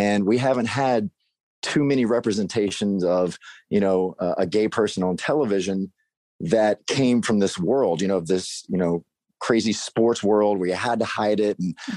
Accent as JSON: {"language": "English", "region": "Mississippi", "country": "United States", "said": "You know, even my family, you know, I'm from Mississippi. So I was like, well, crap, like what's my family going to think? How is my little small town going to treat my family"}